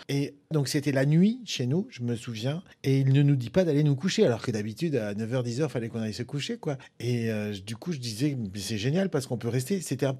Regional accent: Lyon, Auvergne-Rhône-Alpes, France; On était à la campagne, à côté de Lyon. Je suis lyonnais. On avait une vieille ferme.

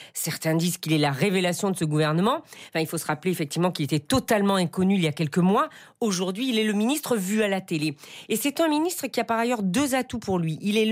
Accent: Provence-Alpes-Côte d'Azur, France; Je le dis d'autant plus aisément que je suis provençal aussi.

